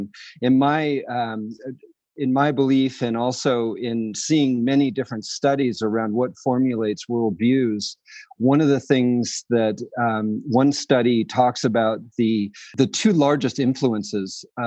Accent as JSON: {"language": "English", "town": "Felton", "region": "California", "country": "United States", "tie": "born or raised there", "also_born_or_lived": "Pasadena", "said": "I grew up in Santa Cruz Mountains, a little town called Felton, California, but I was born in Pasadena, but didn't live there very long."}